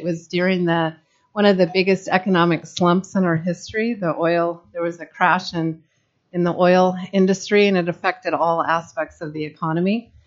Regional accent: Juneau, Alaska, United States; I grew up in Juneau, longtime family ties here in the region. My great-grandparents first settled in Wrangell. They were immigrants from Sweden, and my family has been here ever since.

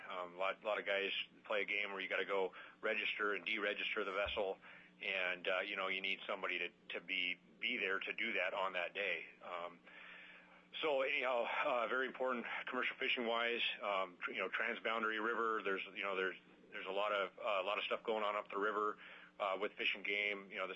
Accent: Wrangell, Alaska, United States; I was born and raised here in Wrangell. Lived here for 42 years now.

